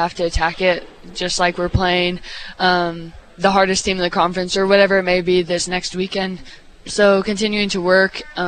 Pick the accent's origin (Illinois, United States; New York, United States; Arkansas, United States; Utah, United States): Utah, United States; Yeah, I grew up in Utah. A great experience. I love that place.